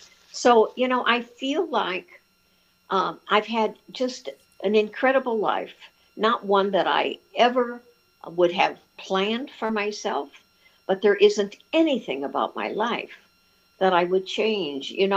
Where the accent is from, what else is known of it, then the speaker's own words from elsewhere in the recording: Lafayette, Indiana, United States; I grew up in Lafayette, Indiana, a scared little kid who always, as I said, always was looking to feel as though I fit